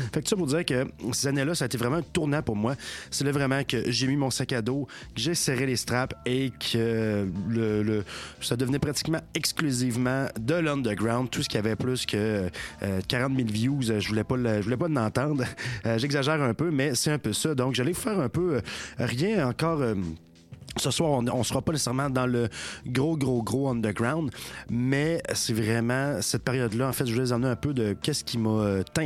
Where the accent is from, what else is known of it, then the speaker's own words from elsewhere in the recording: Quebec, Canada; Moi, je viens de la Beauce lointaine.